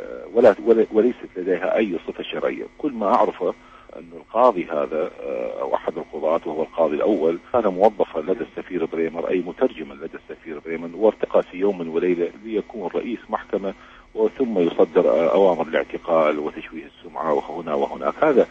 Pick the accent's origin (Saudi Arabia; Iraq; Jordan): Iraq; احنا عراقيين ثابتين مع العالم الديمقراطي، مع العالم الحر